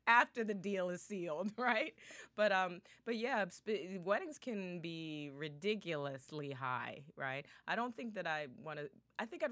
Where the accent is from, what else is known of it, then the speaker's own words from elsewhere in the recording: Virginia, United States; I'm a Southern Belle. I'm from Virginia.